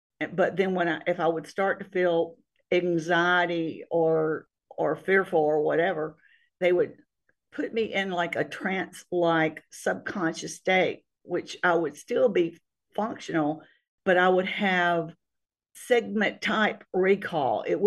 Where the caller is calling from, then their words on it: Mississippi, United States; Yes, I am. I'm calling from Mississippi. I've lived a lot of places, but this is where I call home now.